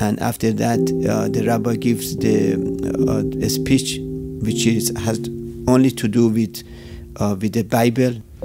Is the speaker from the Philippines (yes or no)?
no; Iran; English is a second language; now in United States; I'm not from United States, as you notice from my accent. I'm from Iran. In 1979, a lot of Jews, including me, they left Iran to come to the United States